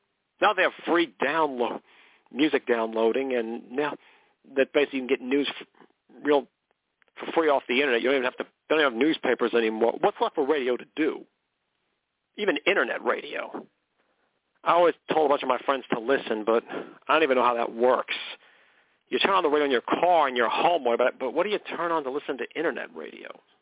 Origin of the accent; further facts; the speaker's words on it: McKinleyville, California, United States; I was born and raised in McKinleyville, California. McKinleyville, where horses have the right of way. I spent most of my life there, really.